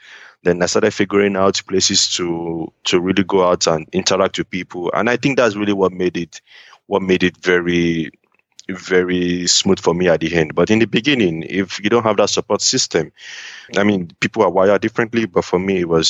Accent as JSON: {"language": "English", "country": "Nigeria", "said": "I know people that we came from Nigeria together, and we are all living and surviving in the city."}